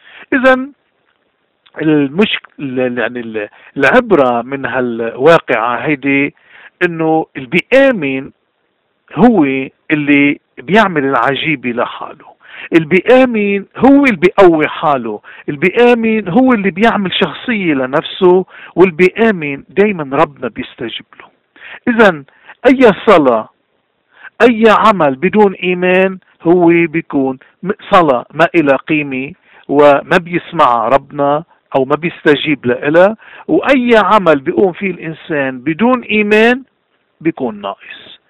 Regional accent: Lebanon; ونحن كل ما نريده كلبنانيين أن يعود السلام والوئام إلى وطن الأرز، إلى وطن القداسة لبنان

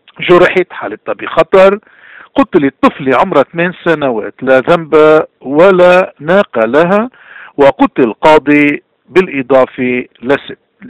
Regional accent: Lebanon; now in Canada; كلبنانيين كنديين

